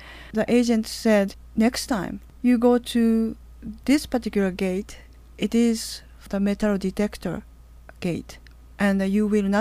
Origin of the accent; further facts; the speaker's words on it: Japan; I grew up in Japan listening to Voice of America.